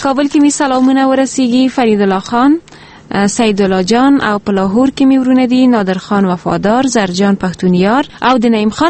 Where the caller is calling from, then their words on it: Farah, Afghanistan; د گلستان ولسوالی د بقال په کلی کی وای ټولو ته جلا جلا سلامونه وایم